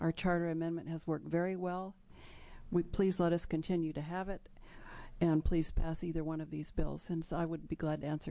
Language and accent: English; Corvallis, Oregon, United States; I'm from Corvallis.